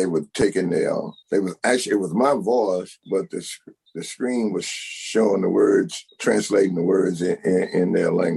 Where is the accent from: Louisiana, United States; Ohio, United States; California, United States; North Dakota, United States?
Louisiana, United States; Bernice; They wanted to come to my hometown, come to Bernice where I was staying.